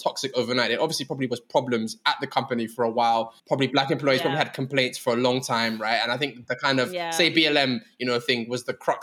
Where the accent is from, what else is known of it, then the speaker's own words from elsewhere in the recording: Nigeria; This is my context and reality as a Nigerian.